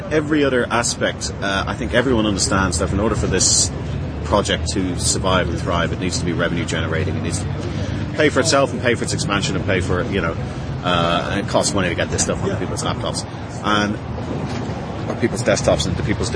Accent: Ireland; I'm the marketing manager for Canonical. I'm Irish

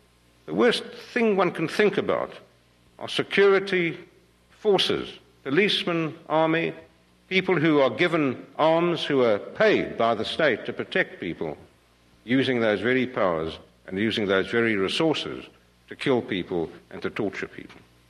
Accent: South Africa; I really, as a South African, feel a great deal of optimism and hope and pride that in my country

